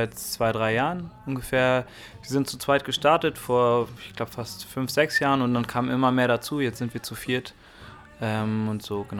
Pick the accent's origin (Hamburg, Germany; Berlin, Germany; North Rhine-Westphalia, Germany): North Rhine-Westphalia, Germany; Cologne; wir kommen aus Köln.